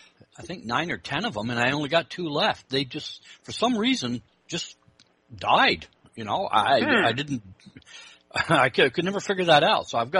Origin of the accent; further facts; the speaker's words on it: Vermont, United States; from Vermont.